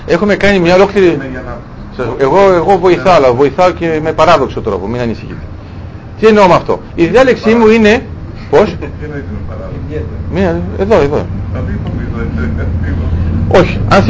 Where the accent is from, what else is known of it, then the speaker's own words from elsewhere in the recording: Volos, Thessaly, Greece; εγώ είμαι από το Βόλο